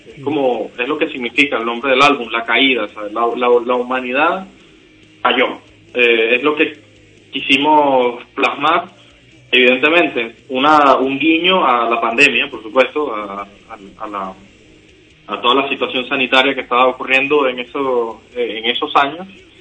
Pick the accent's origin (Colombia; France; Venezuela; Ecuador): Venezuela; moved away; que es lo que nos ocurre a nosotros como banda, los que nos fuimos de Venezuela